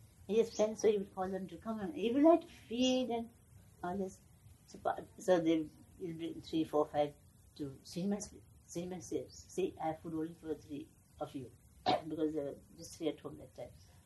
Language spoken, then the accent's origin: English; India; born there; And I was born in India, so I'm not Irani.